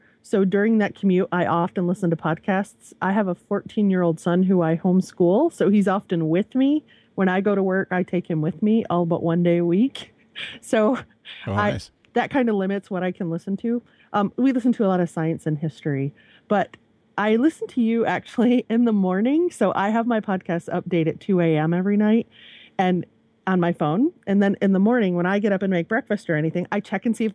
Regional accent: Michigan, United States; I'm from Michigan, so this hot, humid weather about kills me.

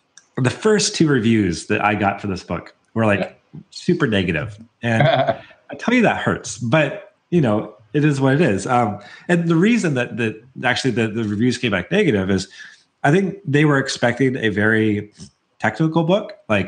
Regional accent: Portland, Oregon, United States; I was like, well, I'm from the Portland area, so of course they put a bird on it.

